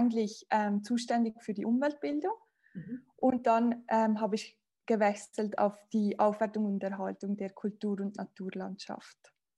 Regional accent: Valais, Switzerland; Also ich bin eigentlich eben aus der Schweiz, komme aus dem Wallis, vielleicht kennt jemand das Wallis, habe Biologie studiert, bin dann eigentlich zurückgekommen, wieder ins Wallis

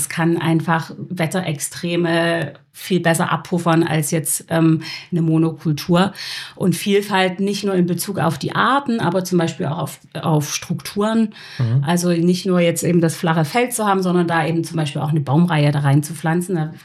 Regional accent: Saxony, Germany; Ich bin in der Sächsischen Schweiz aufgewachsen und habe dann eine Ausbildung im Allgäu gemacht und ein Jahr in Glasgow gelebt.

